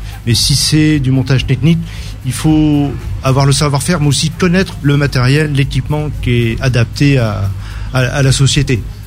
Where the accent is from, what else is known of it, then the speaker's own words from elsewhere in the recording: Bordeaux, Nouvelle-Aquitaine, France; j'ai oublié de préciser parce qu'on vient de Bordeaux, donc 33